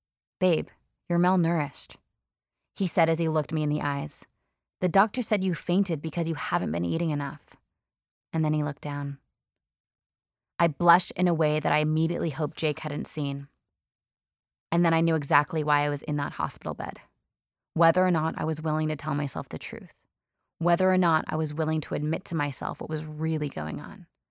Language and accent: English; Canada; I was in Australia, over 8,000 miles away from my hometown in Canada